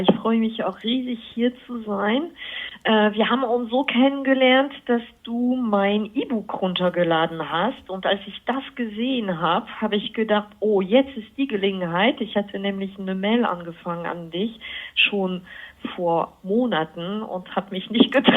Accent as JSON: {"language": "German", "country": "France", "second_language": "German", "moved": "as an adult", "lives_now": "Germany", "said": "Also ich komme erstmal aus Frankreich und ich bin aber seit fast 30 Jahren mittlerweile in Deutschland."}